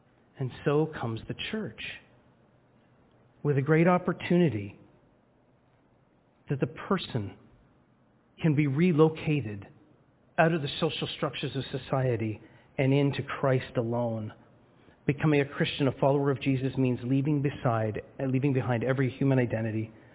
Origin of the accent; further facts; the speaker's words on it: Scarborough, Yorkshire and the Humber, United Kingdom; I joke about coming from Wales. You know that I come from Scarborough. At best in Wales, I'm a tourist.